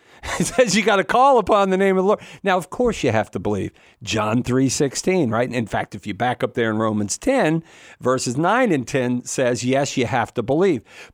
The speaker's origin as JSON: {"language": "English", "region": "Virginia", "country": "United States", "said": "I knew that didn't sound Virginia to me because I'm from Virginia."}